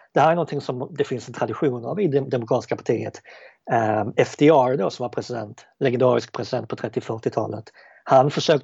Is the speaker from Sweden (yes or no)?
yes; Sweden; Särskilt som svensk så kan man tycka att det här är det som sker just nu